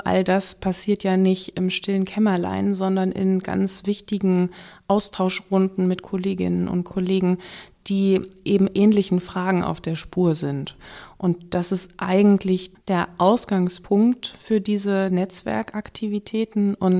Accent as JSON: {"language": "German", "region": "Berlin", "country": "Germany", "tie": "born or raised there", "said": "ich bin in Berlin aufgewachsen"}